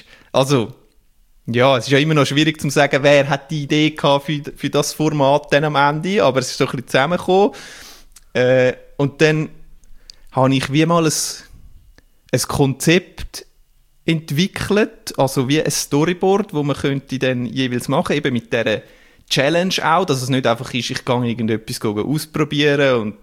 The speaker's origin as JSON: {"language": "German", "town": "Winterthur", "region": "Zurich", "country": "Switzerland", "said": "Ich komme aus der Region Winterthur, kenne ein bisschen den Verein, habe mal mega nahe bei der Schützenwiese gewohnt"}